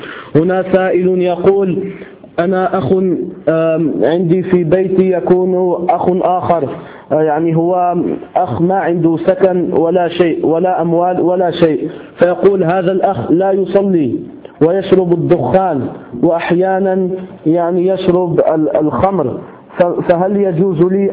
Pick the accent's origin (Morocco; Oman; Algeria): Morocco; فالعادة عندنا في المغرب أن يعطي للشرطي ثمن بسيط